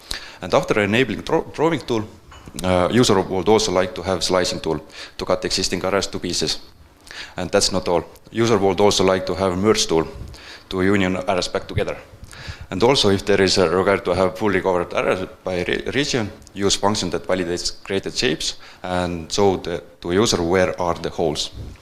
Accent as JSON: {"language": "English", "country": "Estonia", "second_language": "English", "said": "I'm from Estonia"}